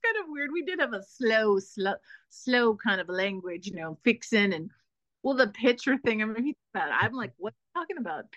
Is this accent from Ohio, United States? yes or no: no; Dallas, Texas, United States; accent: Texas; So I really worked hard to not have my Texas accent, and I learned pictures, and yeah.